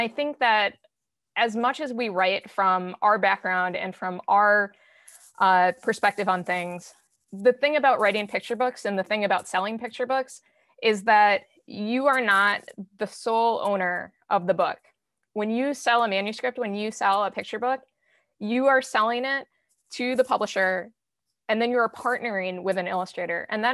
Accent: Minnesota, United States; born there; So, you know, I'm Puerto Rican, but I was born here, not on the island. I was born in Minnesota, so like far away from New York.

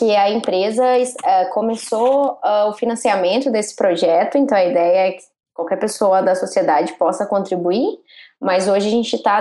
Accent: Minas Gerais, Brazil; accent: southern Minas Gerais; Na Universidade Federal de Alfenas, no sul de Minas. Também, então tenho sotaque um pouco do sul de Minas.

